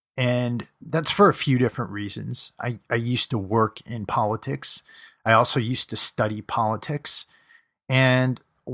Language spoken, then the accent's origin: English; United States; this is me as an American